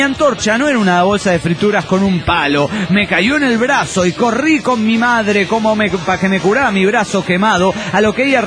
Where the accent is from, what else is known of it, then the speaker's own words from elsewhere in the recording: La Plata, Buenos Aires Province, Argentina; de La Plata, Argentina.